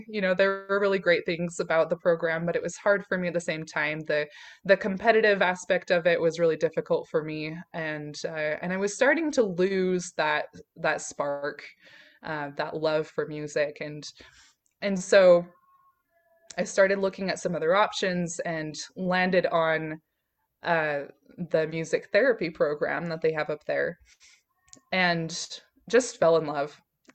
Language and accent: English; Utah, United States; So I grew up in Utah in the United States, and I grew up LDS. Is my religion of origin, you could say